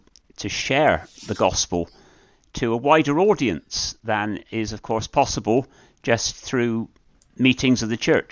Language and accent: English; Bristol, South West England, United Kingdom; I was brought up in Bristol, and I've lived in that city for most of my life.